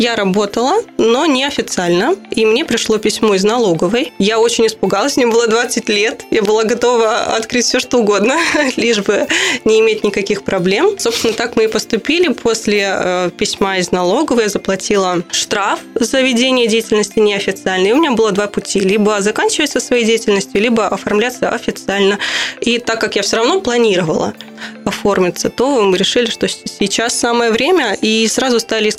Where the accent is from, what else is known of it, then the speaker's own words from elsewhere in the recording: Pikalyovo, Leningrad Oblast, Russia; Мы уже открывали цех в родном городе, в Пикалево.